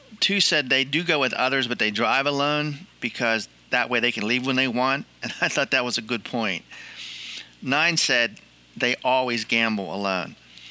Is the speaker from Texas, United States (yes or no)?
no; Pittsburgh, Pennsylvania, United States; I can overdo it right here in my hometown by walking a few blocks to the Elks Club.